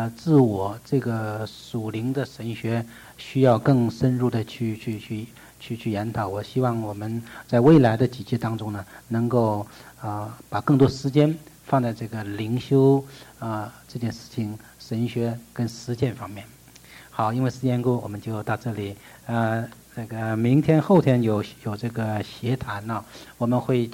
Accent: China; 我们中国人都受这个文化的影响，

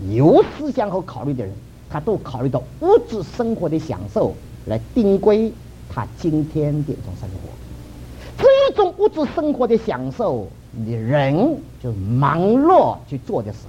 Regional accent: China; 我们中国人很常常有点不大好意思，就讲到人有一个欲望，就是 sex 的问题，这是一种自然的。

